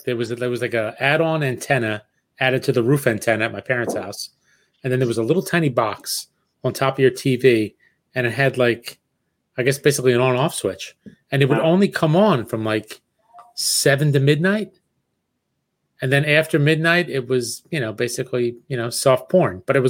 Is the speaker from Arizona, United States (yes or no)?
no; Philadelphia, Pennsylvania, United States; It's funny because I grew up in South Philadelphia and cable was there.